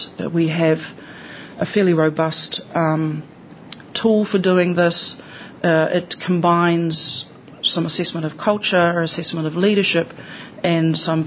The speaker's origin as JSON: {"language": "English", "country": "New Zealand", "said": "I am a Kiwi recently arrived here from the New Zealand Super Fund."}